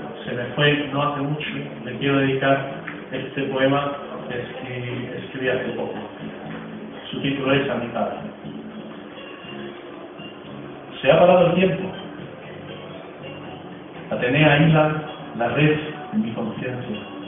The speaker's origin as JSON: {"language": "Spanish", "town": "Getafe", "region": "Community of Madrid", "country": "Spain", "said": "soy de aquí de Getafe, soy músico realmente y actor"}